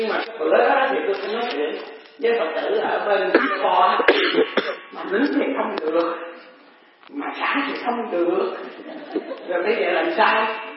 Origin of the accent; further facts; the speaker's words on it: Northern Vietnam, Vietnam; Thì thí dụ như bình thường á thì mình người Bắc thì gọi là đánh lắm